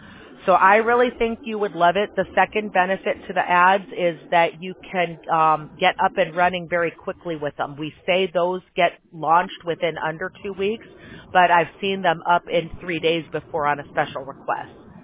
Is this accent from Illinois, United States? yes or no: yes; Chicago, Illinois, United States; I was used to tornadoes growing up in Chicago, but not used to earthquakes.